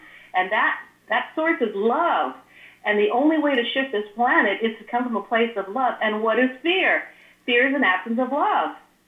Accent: Santa Clara, California, United States; where I was born in Santa Fe, California, and grew up in Santa Clara, Silicon Valley

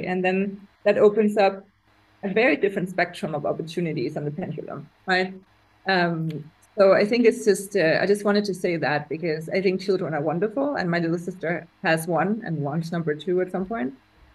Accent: Denmark; So I would say Europe or even my home country, Denmark.

